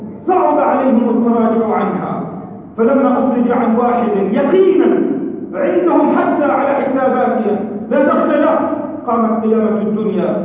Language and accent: Arabic; Lebanon; ما جرى في بلدتنا يجعلنا نرفع شعار تحذير وصيحة نذير في لبنان